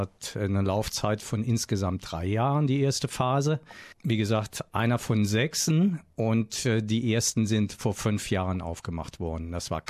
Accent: Saarland, Germany; Ich bin im Saarland groß geworden

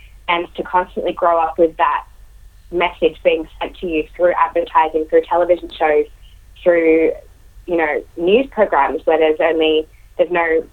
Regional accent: Australia; now in United States; Obviously, being Australian and being in America right now and seeing the global reaction to what's happening

